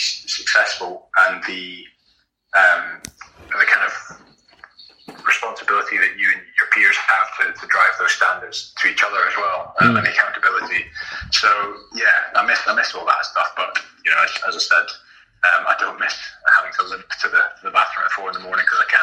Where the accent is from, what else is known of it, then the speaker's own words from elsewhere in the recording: Hong Kong; growing up in Hong Kong, rugby wasn't you know, as popular as it is over in Scotland